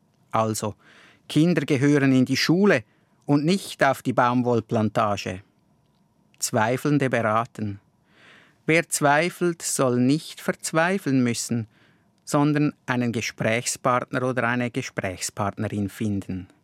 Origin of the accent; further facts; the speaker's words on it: Graubünden, Switzerland; Im Safiental, wo ich aufgewachsen bin, gab es das Wort barme. So wurde die Futterkrippe der Kühe genannt.